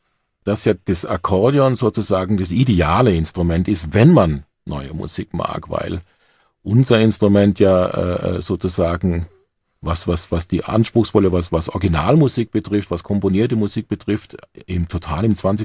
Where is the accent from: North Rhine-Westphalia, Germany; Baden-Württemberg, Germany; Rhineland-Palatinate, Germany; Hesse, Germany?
Baden-Württemberg, Germany; Heidelberg; Also ursprünglich bin ich in Heidelberg geboren, aufgewachsen und habe dort an der Musikschule Akkordeon gelernt